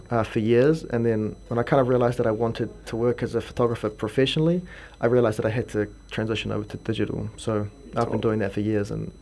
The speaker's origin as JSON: {"language": "English", "region": "Wellington", "country": "New Zealand", "tie": "born or raised there", "also_born_or_lived": "Auckland / Germany", "said": "I grew up born and raised here in Wellington, yeah. And I've lived here for most of my life, actually."}